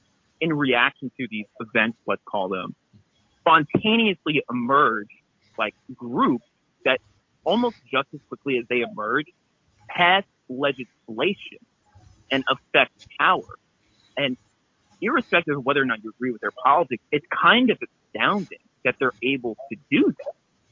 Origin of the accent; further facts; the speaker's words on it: Queens, New York, United States; I'm from Queens. How's everybody doing?